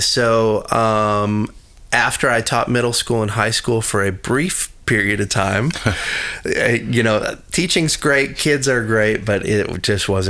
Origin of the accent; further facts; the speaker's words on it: Horicon, Wisconsin, United States; No, I grew up in Milwaukee. Well, outside of Milwaukee, a little town called Horicon.